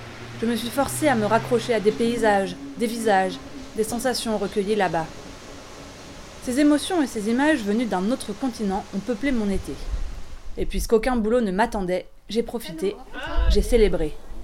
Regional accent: Pays de la Loire, France; Lorsque je me suis baignée pour la première fois de l'été sur la plage de mon enfance, en Vendée

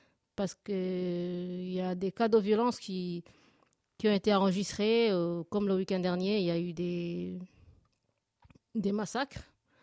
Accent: Burundi; c'est d'abord, en tant que Burundaise, c'était un devoir de citoyenne.

